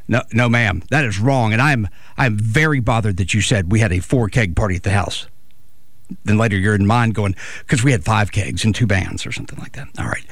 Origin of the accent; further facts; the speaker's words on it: Brooklyn, New York, United States; you misunderstand, I'm from Brooklyn.